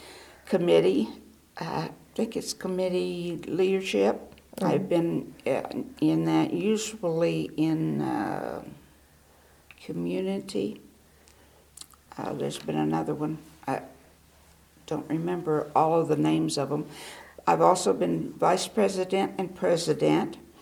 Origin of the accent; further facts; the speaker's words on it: Heber Springs, Arkansas, United States; also born or lived in San Diego; I had moved from San Diego, even though I am from Arkansas, but it was closer from, I was born in Dresco. So I was, as a child, I was from Heber Springs. So I really didn't know people over here.